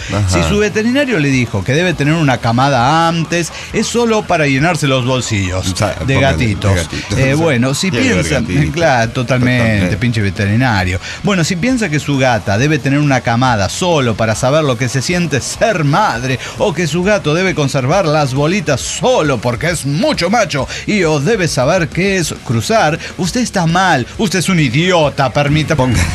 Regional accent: Mexico; yo como mexicano, o sea, quinta generación.

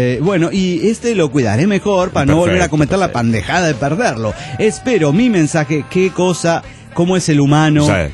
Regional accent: Cochabamba, Bolivia; de Cochabamba, Bolivia.

